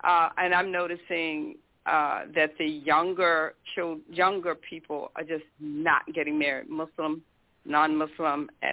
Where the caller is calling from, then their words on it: Miami, Florida, United States; Assalamu alaikum. … I'm calling from Miami, Florida.